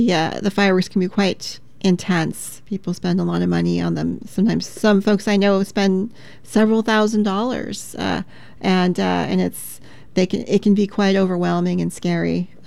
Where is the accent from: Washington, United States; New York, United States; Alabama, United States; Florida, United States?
Washington, United States; Tri-Cities; I grew up actually in Eastern Washington in the Tri-Cities, and of course it's desert there, you know, sagebrush and some grasses